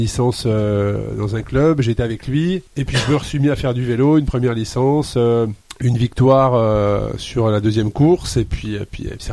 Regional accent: Gueugnon, Bourgogne-Franche-Comté, France; now in Lyon, France; Je suis de Saône-et-Loire.

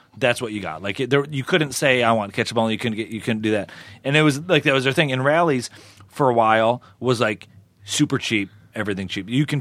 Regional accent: Midwest, United States; I mean, I'm from the Midwest, and we'll get to where you're from in a minute.

